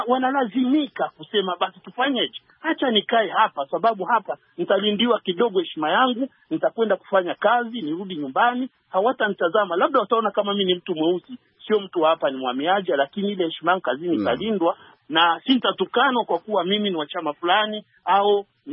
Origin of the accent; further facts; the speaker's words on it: Burundi; Mimi nimekuwa katika miaka ya 70-80 kule kwetu Burundi.